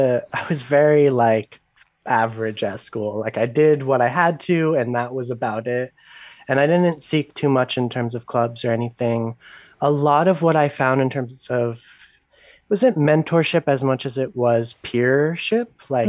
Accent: Poughkeepsie, New York, United States; born there; Well, I was born in Poughkeepsie, New York, upstate, about 2 hours of the city.

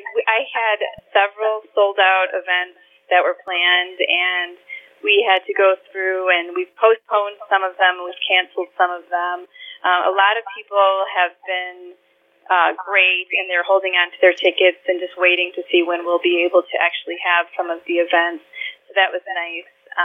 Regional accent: Wilmette, Illinois, United States; So I'm from Wilmette, Illinois.

